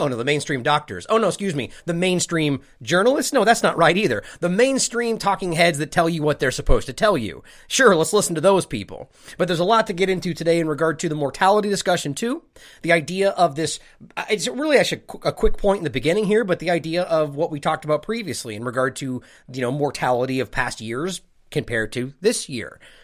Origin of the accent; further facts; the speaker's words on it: United States; as I am an American broadcasting from in the United States